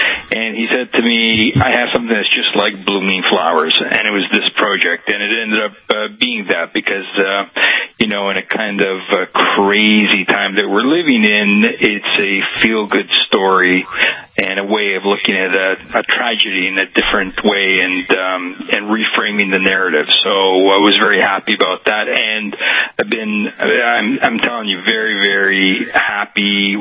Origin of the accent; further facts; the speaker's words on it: Toronto, Ontario, Canada; I'm born and bred in Toronto, Ontario, Canada. My parents came from Italy